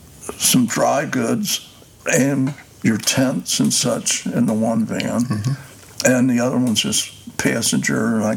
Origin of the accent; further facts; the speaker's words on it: Cincinnati, Ohio, United States; we're originally from Cincinnati. I had several businesses in Cincinnati